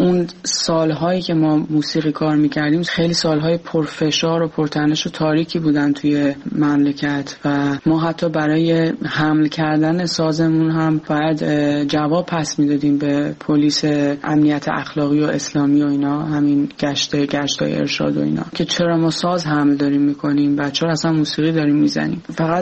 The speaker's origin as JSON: {"language": "Persian", "country": "Iran", "moved": "yes", "lives_now": "France", "said": "به محض اینکه ما از ایران اومدیم به کشور فرانسه"}